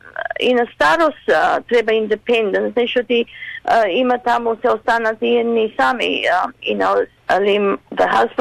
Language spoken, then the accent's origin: Macedonian; Buf, Western Macedonia, Greece; Тие дури знаат дека јас сум и од Буф. Са ги научив, јас сум буфчанка македонка.